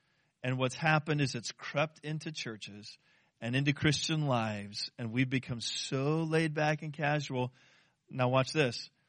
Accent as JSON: {"language": "English", "region": "California", "country": "United States", "said": "I'm from Southern California, and forever people in Southern California have just been, hey, dude, what's up?"}